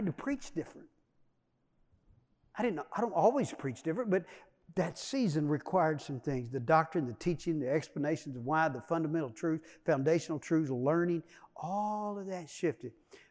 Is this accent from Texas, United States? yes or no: yes; Dallas, Texas, United States; I said, well, yeah, I'm from Dallas.